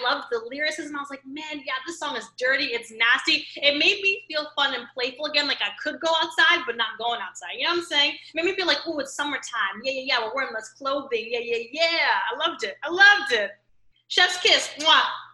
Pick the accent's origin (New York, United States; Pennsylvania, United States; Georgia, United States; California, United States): New York, United States; born there; I was born in New York. I like to claim New York as part of my being.